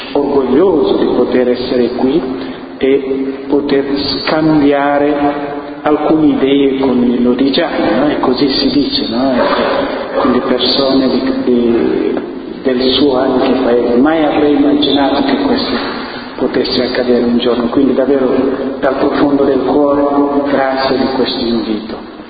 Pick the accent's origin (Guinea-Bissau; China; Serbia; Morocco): Guinea-Bissau; Italian is a second language; nel mio paese, la Guinea-Bissau dove io vengo